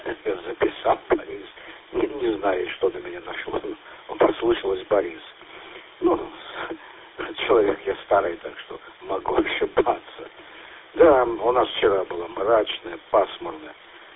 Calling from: Belgorod, Belgorod Oblast, Russia; Нахожусь я в Белгороде.

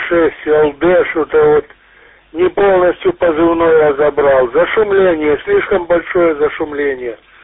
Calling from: Krasny Luch, Luhansk Oblast, Ukraine; из Красного Луча, слушаю, прием.

